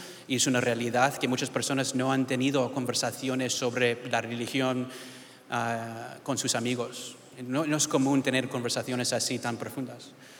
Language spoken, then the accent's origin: Spanish; United States; Spanish is a second language; Soy puertorriqueño 100%, pero crecí en los Estados Unidos toda mi vida y tercera generación, pues mal puertorriqueño, lo siento, con la cultura, alcapurrias y venga, todo esto, pero sin el idioma, creciendo aquí.